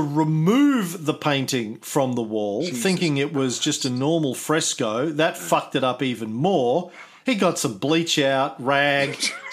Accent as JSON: {"language": "English", "region": "Queensland", "country": "Australia", "accent": "Queensland", "said": "I did it in my Queensland accent."}